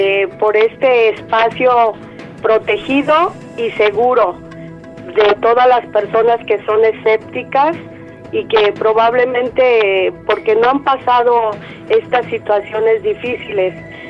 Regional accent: León, Guanajuato, Mexico; now in United States; porque eso fue en León, Guanajuato, somos de León, Guanajuato. Cuando nos venimos para acá, para Estados Unidos

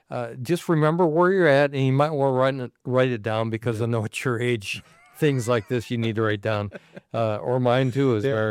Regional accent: Onalaska, Wisconsin, United States; I grew up in Onalaska, Wisconsin, and for all my friends back in Wisconsin that's still there

